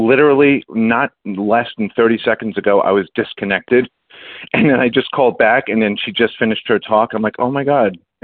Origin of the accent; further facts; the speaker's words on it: Bronx, New York, United States; now in Queens, United States; You know, I moved from the Bronx. Everybody knows me … I'm in Queens.